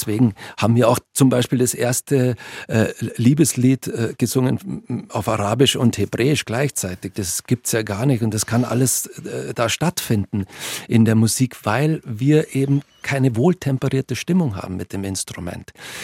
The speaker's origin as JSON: {"language": "German", "region": "Bavaria", "country": "Germany", "said": "Aus Bayern sowieso, wenn Sie aus Bayern nach Berlin fahren, der meinte, ich komme aus dem Urwald."}